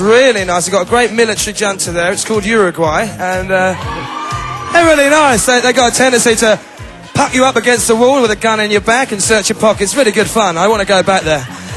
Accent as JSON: {"language": "English", "town": "Stretford", "region": "North West England", "country": "United Kingdom", "tie": "born there", "said": "I was born in Stretford, Manchester"}